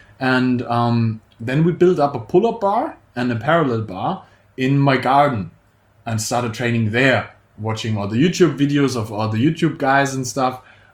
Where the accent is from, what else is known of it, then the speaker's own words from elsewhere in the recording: Germany; English is a second language; I dropped out of army, of the German army. I'm from Germany, actually.